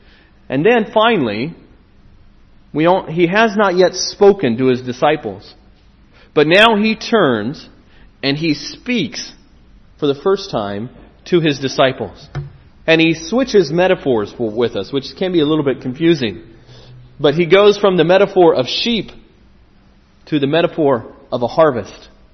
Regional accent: United States; As I mentioned, I'm from the United States, and we have an area in the U.S. in the center called the Midwest, and we call it the Corn Belt.

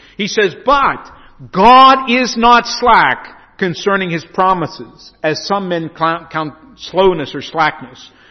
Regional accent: United States; accent: American; so I've had to learn that my American accent in pronouncing English, I have to spread those things out.

